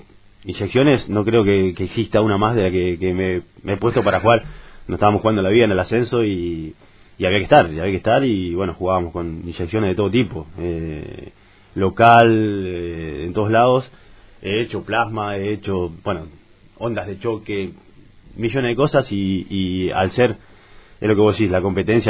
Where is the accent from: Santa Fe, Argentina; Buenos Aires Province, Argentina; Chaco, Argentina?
Buenos Aires Province, Argentina; Las Flores; amo Las Flores, amo mi tierra y es mi cable a tierra, siempre lo digo, vengo acá porque es donde me siento en mi casa realmente